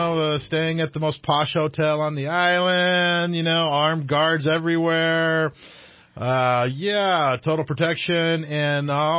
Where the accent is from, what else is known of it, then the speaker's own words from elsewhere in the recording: Yreka, California, United States; I was born in Wairika. That's my hometown. So, I really follow Siskiyou County a lot closer than a lot of other places.